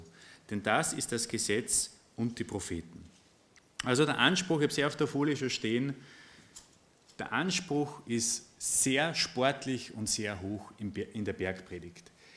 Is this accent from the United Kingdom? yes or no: no; Austria; born there; ich bin geboren als Österreicher